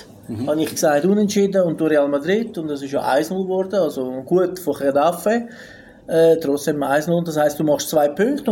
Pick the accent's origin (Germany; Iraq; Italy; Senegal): Italy; Soll ich dir zeigen nachher als Italiener, wie man das macht?